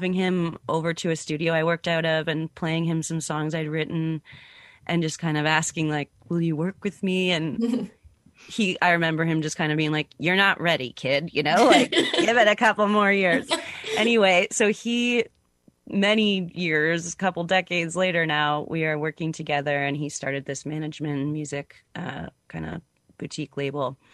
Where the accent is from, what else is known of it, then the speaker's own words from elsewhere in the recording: Barrie, Ontario, Canada; who I've known since I was a little teenager growing up in the Barrie music scene.